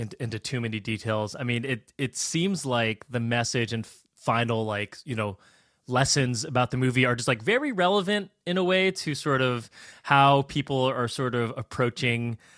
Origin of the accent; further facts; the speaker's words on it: United States; Being Filipino-American, I absolutely loved like all the visuals I got to see. It reminded me of so many things whenever I've gotten to travel back home to the Philippines.